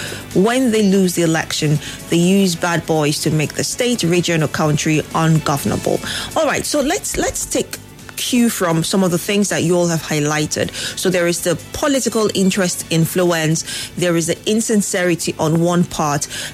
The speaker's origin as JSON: {"language": "English", "country": "Nigeria", "said": "So being the Nigerian, being the one who is being governed, I would like to hear from you"}